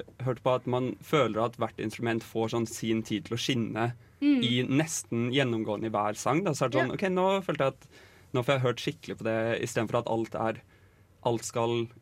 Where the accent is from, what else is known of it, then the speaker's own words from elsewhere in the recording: Oslo, Norway; Men avstand er relativ, fordi jeg er fra Oslo, så jeg har sånn god avstander.